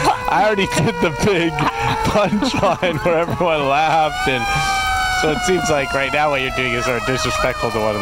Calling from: Canada; I'm calling from Canada

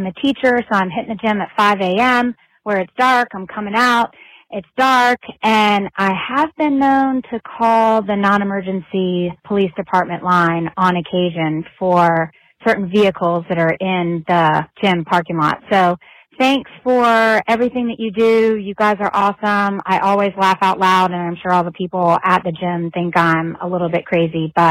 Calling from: Charleston, South Carolina, United States; I am calling from Charleston, South Carolina.

